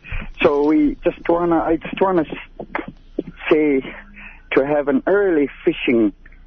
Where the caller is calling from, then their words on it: Atmautluak, Alaska, United States; I'm calling from Atmashok